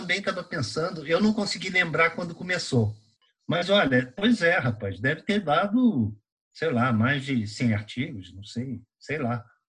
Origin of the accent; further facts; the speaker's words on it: Rio de Janeiro, Brazil; now in São Paulo, Brazil; nessa época, embora sendo carioca, eu já morava em São Paulo